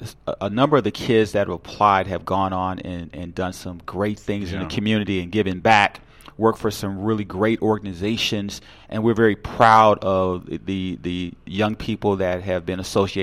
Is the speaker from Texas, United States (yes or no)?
no; Chicago, Illinois, United States; I'm originally from Chicago, and I actually was in a fraternity in high school.